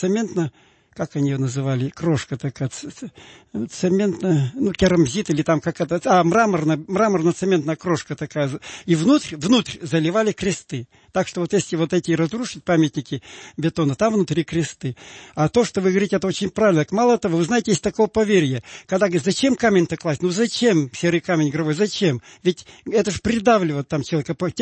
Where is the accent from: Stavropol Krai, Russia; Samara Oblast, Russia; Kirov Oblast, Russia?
Kirov Oblast, Russia; Kirov; у меня на родине в Вятке